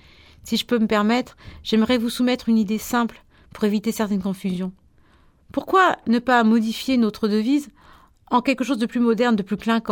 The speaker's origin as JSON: {"language": "French", "country": "France", "said": "je lui explique que moi, sa maman, je suis française"}